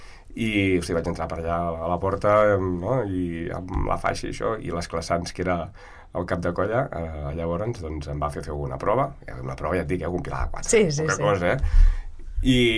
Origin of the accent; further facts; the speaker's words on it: Figueres, Catalonia, Spain; jo soc de Figueres. Allà no hi ha massa tradició castellera